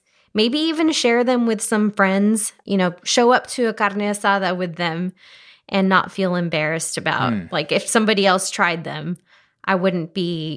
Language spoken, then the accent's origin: English; Laredo, Texas, United States; So growing up in Laredo, at least in our household, it was more flour.